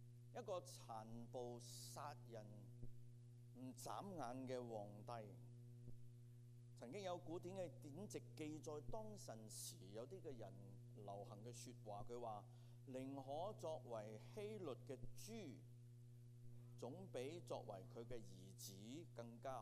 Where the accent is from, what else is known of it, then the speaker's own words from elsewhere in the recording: China; 即好像我们中国人说有杀错就怎样，没有放过。